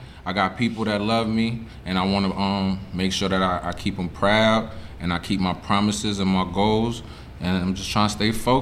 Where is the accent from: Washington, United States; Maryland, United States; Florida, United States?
Florida, United States; Miami; also born or lived in Brooklyn; I was born in Brooklyn, raised in Miami, Alapata to be exact. Both of my parents were Dominican. My Spanish is horrible.